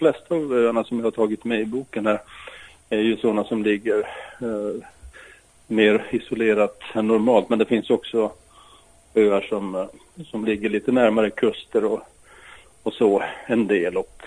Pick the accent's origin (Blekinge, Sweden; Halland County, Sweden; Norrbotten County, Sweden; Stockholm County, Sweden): Norrbotten County, Sweden; Jo, jag kommer från Norrbotten ursprungligen och har vandrat mycket i våra fjäll.